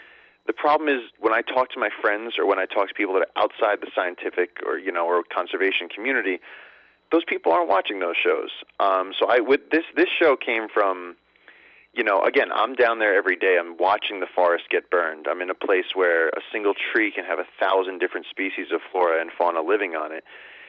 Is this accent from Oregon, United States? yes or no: no; New York, United States; I'm from New York, and I grew up, going to Ramapo Reservation, which is right across the river in New Jersey.